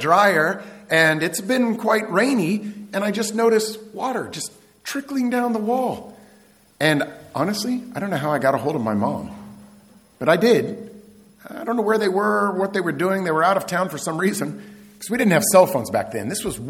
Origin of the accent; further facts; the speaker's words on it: Kansas, United States; Growing up in Kansas, we had basements